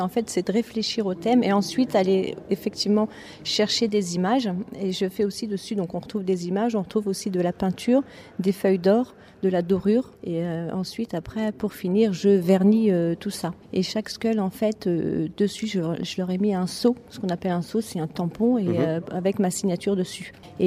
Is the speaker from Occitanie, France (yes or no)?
no; Senlis, Hauts-de-France, France; Je suis originaire de Senlis, donc j'aime beaucoup cette église.